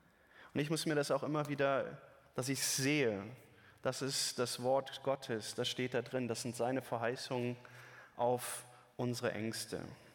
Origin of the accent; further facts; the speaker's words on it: North Rhine-Westphalia, Germany; wie ein kleines Städtchen in Nordrhein-Westfalen, dort, wo ich aufgewachsen bin, in der Region